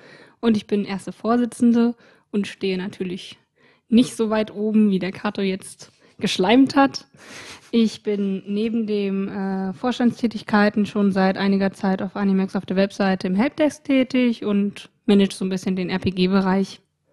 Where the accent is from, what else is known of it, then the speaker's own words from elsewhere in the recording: Hesse, Germany; Genau, ich komme aus dem Raum Frankfurt am Main.